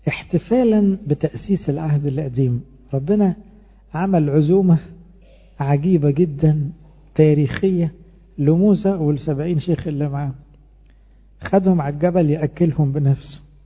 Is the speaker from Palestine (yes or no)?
no; Egypt; احنا كمصريين بالتقليد عارفين